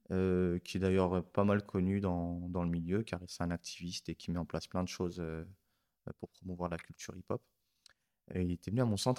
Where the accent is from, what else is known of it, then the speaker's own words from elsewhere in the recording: Paris, Île-de-France, France; Alors je suis né en 1991 à Paris, Paris 14e. Et puis à l'âge de 5-6 ans, on s'est installé dans le 19e, rue de Belleville.